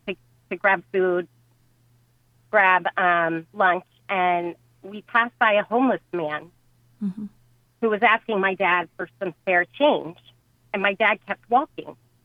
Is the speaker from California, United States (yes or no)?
no; Baltimore, Maryland, United States; But I grew up in Baltimore, Maryland. I have three siblings, and my mom and dad, we were very active in our Catholic church